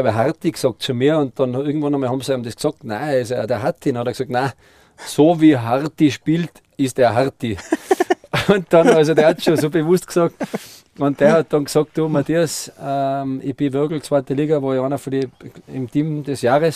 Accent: Kufstein, Tyrol, Austria; weil wir Kufsteiner waren ja besser als Innsbrucker.

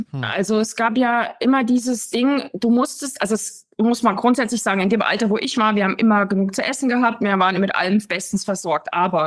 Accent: East Germany, Germany; ich bin in DDR aufgewachsen, mit 12 war die Wende, also 89.

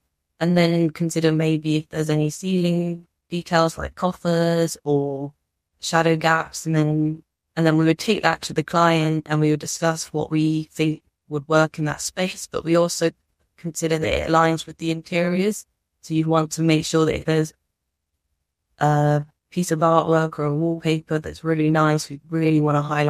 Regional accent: London, United Kingdom; As I said, I'm from London. I recently moved

